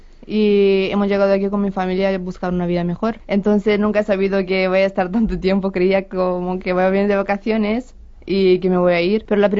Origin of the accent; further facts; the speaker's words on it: Romania; porque soy gitana, pero yo nunca he escondido mi condición de rumana y gitana.